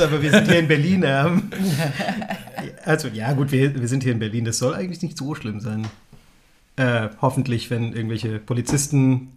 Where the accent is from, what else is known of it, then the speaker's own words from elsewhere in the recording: Malaysia; Ich komme aus Malaysia. Bin der Ich bin das Enkelkind von indischen Migranten nach Malaysia.